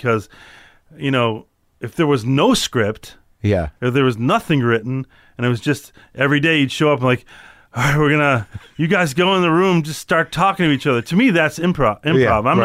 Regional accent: Chicago, Illinois, United States; I'm from Chicago; I knew a lot about it

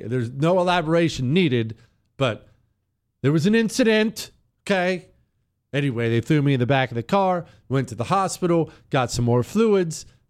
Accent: Montana, United States; I grew up in Montana. I knew you don't drink out of mountain streams.

